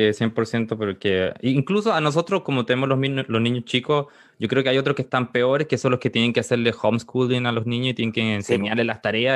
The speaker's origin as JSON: {"language": "Spanish", "country": "Chile", "said": "Yo, como chileno, no sé, bueno, quizá no probé nunca comida buena"}